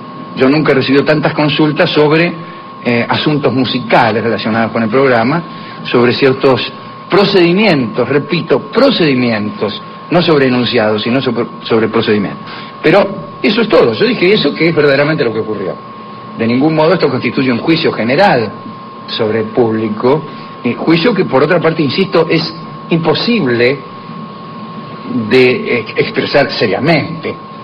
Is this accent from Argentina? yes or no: yes; Córdoba, Argentina; Soy de Córdoba, te fui a ver todos los días cuando fuiste allá y hoy tuve la oportunidad de venir a verte.